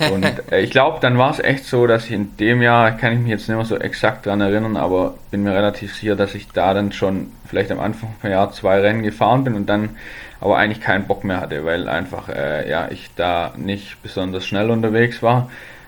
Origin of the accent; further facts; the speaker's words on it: Baden-Württemberg, Germany; meine Eltern sind zweimal umgezogen, aber ja, das nur nebenbei. Das ist nahe bei Nürtingen und Nürtingen liegt so südöstlich von Stuttgart, südlich einfach.